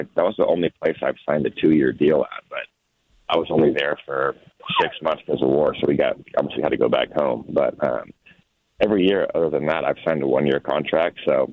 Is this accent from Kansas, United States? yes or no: yes; Wichita, Kansas, United States; obviously with me being from Wichita, it's really nice that I can just play in my hometown.